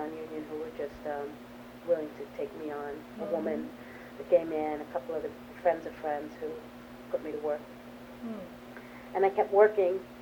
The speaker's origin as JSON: {"language": "English", "town": "New York City", "region": "New York", "country": "United States", "said": "then I moved back to New York City, because I was from New York, and I was getting bored in the country. I'd spent 8 years there"}